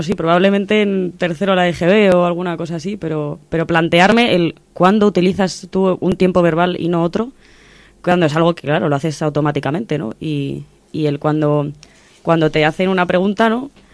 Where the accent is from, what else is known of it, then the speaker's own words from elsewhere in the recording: Spain; first language Spanish; porque soy española